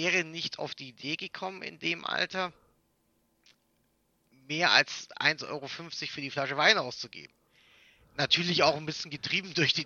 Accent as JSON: {"language": "German", "region": "Baden-Württemberg", "country": "Germany", "tie": "born or raised there", "said": "Also ich komme aus der Nähe von Stuttgart. also eigentlich aus Stuttgart, aber irgendwann ging es dann in die Nähe von Stuttgart, in Winzer, also an sich in der Winzerstadt."}